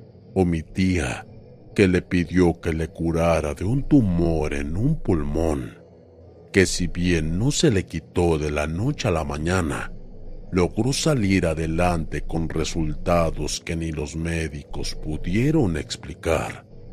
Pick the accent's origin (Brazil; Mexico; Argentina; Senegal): Mexico; Jalisco; Soy de Jalisco, México.